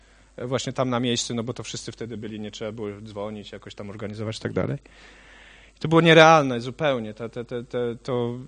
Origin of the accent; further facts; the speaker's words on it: Łódź, Łódź Voivodeship, Poland; born there; Urodziłem się zimą w Łodzi.